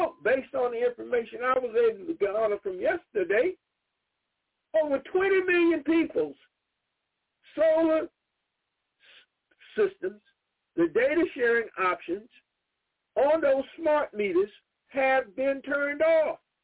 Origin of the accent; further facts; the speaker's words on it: South Carolina, United States; South Carolina, my home state